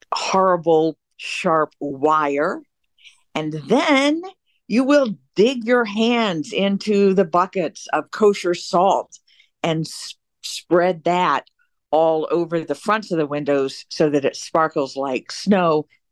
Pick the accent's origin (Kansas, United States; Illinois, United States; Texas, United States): Illinois, United States; Evanston; And I came in from Evanston.